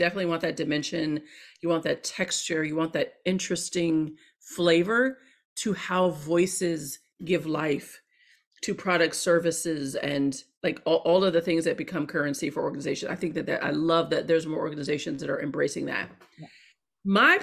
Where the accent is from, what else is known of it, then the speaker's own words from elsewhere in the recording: Hampton, Virginia, United States; my parents taught at Hampton University, so I'm from Hampton.